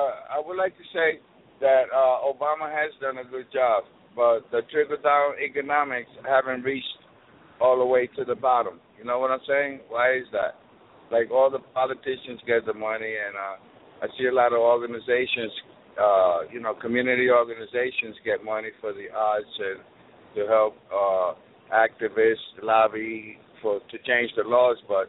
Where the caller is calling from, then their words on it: Providence, Rhode Island, United States; Oh, I'm from Providence, Rhode Island.